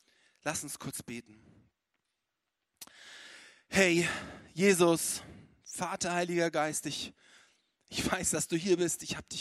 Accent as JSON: {"language": "German", "region": "Hamburg", "country": "Germany", "tie": "born or raised there", "said": "Ich komme aus der Hansestadt Hamburg, dort bin ich aufgewachsen"}